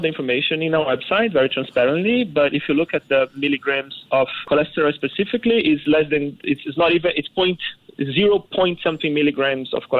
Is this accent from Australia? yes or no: no; Brazil; moved away; I'm originally from Brazil.